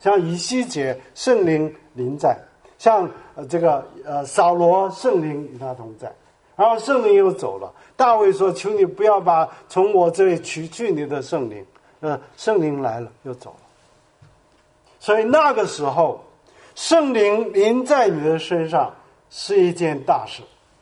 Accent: South Korea; also born or lived in China; 去寻我的根啊，我是韩国出生的中国人，去看看我长大的地方

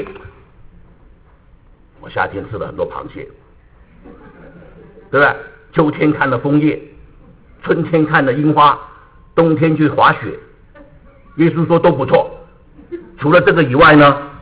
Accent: China; 我们中国人去看人，去看朋友，总也不会去空手去的，对不对？

